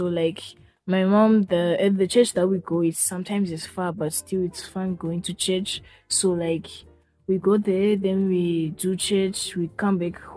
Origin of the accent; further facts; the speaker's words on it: Beijing, China; I was actually born from China. I lived in Beijing for like 10 years.